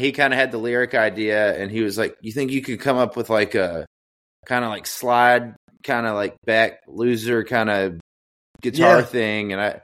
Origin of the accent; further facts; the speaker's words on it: Bowling Green, Kentucky, United States; also born or lived in Madisonville; I was born in Madisonville, which is like a small like coal mining town, northwest part of Kentucky, and then pretty much grew up from the age of 5 until I left with the band when I was like 16 in Bowling Green.